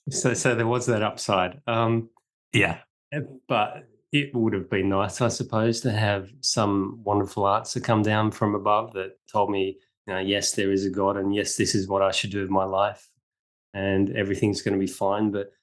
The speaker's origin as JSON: {"language": "English", "country": "Australia", "tie": "born or raised there", "said": "Well, firstly, I grew up in Australia, and our entire country is, you know, we pretend that we're descended from convicts."}